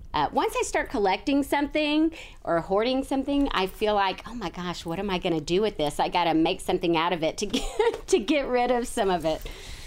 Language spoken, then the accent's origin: English; Memphis, Tennessee, United States; born or raised there